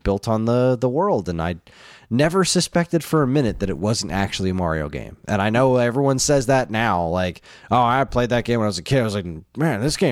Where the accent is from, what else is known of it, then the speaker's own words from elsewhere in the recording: New Jersey, United States; We are from New Jersey, Dan.